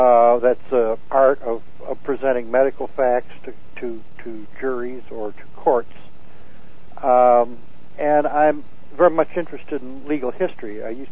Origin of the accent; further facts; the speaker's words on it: Minnesota, United States; Interestingly, from a Southern sympathetic point of view, it seems odd because I was from Minnesota.